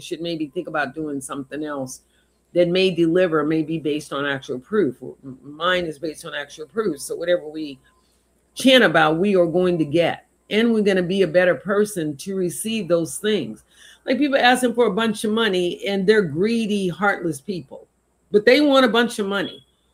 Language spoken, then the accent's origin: English; the South, United States; I grew up in the South. So I was very familiar with prayer meetings